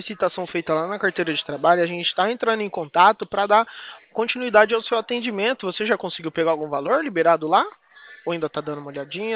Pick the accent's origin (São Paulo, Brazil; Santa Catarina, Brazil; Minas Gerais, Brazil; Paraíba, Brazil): São Paulo, Brazil; Presidente Prudente; Eu sou daqui de Presidente Prudente.